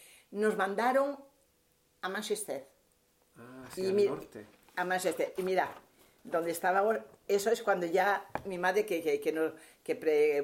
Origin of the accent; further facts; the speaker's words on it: Málaga, Andalusia, Spain; born there; Yo nací en Málaga